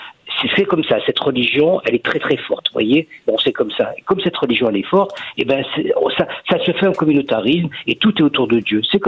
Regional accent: France; Et nous, en tant que Français, on dit ben soyons tolérants

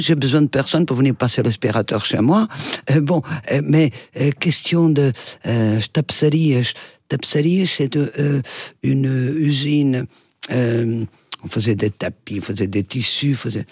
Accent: Lisbon, Portugal; Et puis en plus, je viens de Lisbonne, alors.

